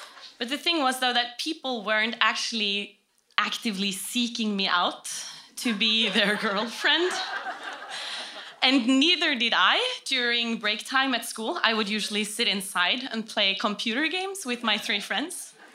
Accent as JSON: {"language": "English", "region": "Oslo", "country": "Norway", "said": "So, and I am 27 years old. I'm from Oslo."}